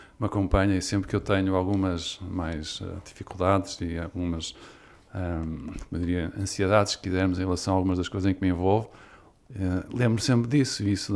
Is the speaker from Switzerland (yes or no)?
no; Porto, Norte, Portugal; Eu sou do Norte, não sei se já repararam, se calhar ainda não, mas eu nasci perto do Porto, vivi a minha infância no Porto.